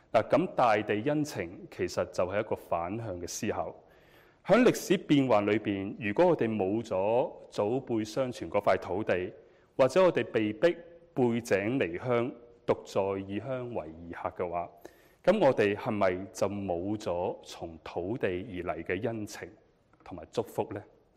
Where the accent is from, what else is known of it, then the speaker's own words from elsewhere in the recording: Guangzhou, Guangdong, China; also born or lived in Beijing; 我系广州人啊，所以我家在珠江啦嘛。